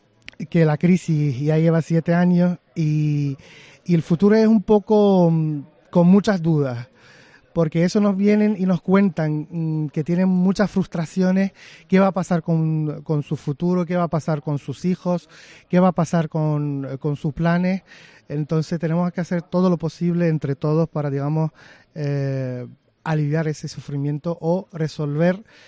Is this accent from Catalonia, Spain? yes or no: no; Las Palmas de Gran Canaria, Canary Islands, Spain; accent: Canarian; Mi acento es canario … soy el presidente de Urda España y soy canario, canario libanés.